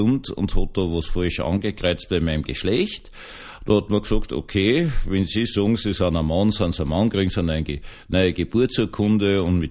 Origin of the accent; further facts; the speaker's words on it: Austria; dass ich als Österreicher den großen Fritz, den Preißen, zitieren muss